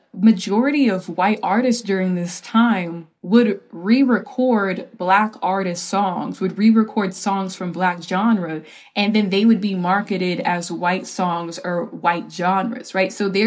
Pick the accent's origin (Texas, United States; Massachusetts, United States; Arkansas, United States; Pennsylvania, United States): Texas, United States; No, I grew up in Texas, which is known for, you know, its innovation of the country music genre, the outlaw movement, honky tonks.